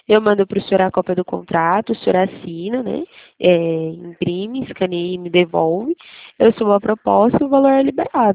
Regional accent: São Paulo, Brazil; Não, eu sou aqui do estado de São Paulo, São Paulo.

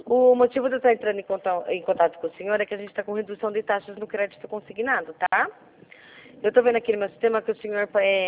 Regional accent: Rio Claro, São Paulo, Brazil; Eu sou aqui de Rio Claro, São Paulo.

